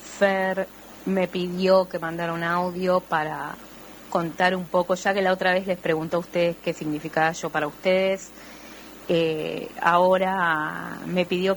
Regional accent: Buenos Aires, Argentina; now in Paraná, Argentina; yo hace 16 años que vivo en Paraná, soy porteña, y me costó muchísimo adaptarme y nunca llegué a sentirme plenamente de Paraná. Siempre me sentía alguien exiliado de mi ciudad

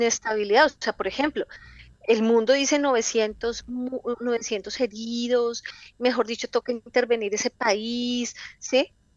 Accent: Colombia; colectivos a los que podamos llegar como pueblo colombiano a compartir estas realidades

